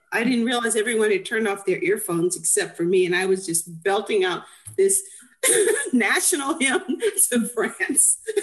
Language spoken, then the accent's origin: English; San Antonio, Texas, United States; I grew up in San Antonio, Texas. My father was fluent in Spanish, and he couldn't understand why would they teach you French in San Antonio, Texas.